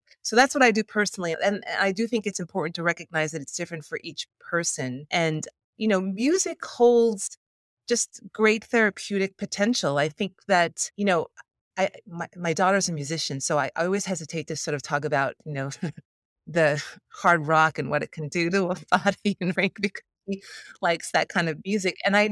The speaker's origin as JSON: {"language": "English", "region": "New York", "country": "United States", "said": "I mean, I'm a New Yorker, so I speak, I know this."}